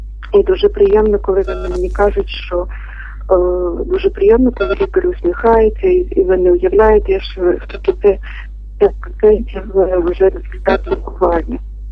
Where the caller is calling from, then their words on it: Mukachevo, Zakarpattia Oblast, Ukraine; Я теж з Мукачева.